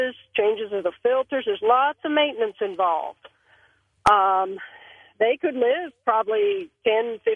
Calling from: Louisville, Kentucky, United States; I'm calling from Kentucky.

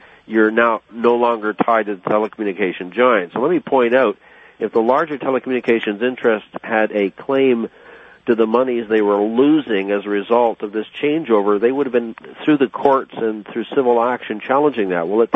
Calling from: York, Ontario, Canada; I'm calling from York, Ontario, Canada.

